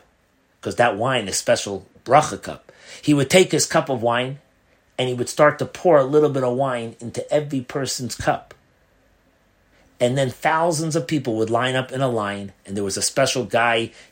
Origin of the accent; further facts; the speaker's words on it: Crown Heights, New York, United States; I remember when I was brought up in Crown Heights, even though we used to go to Springfield for Pesach to my grandparents